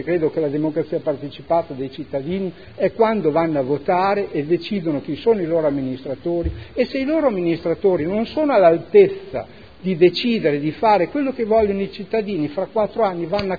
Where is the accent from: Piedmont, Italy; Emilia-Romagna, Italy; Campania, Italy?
Emilia-Romagna, Italy; Modena; Io sinceramente come modenese